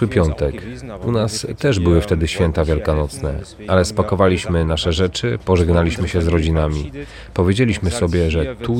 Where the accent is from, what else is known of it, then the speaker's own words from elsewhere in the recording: Russia; Polish is a second language; Sam jestem Rosjaninem i rozmawiam z uchodźcami po rosyjsku.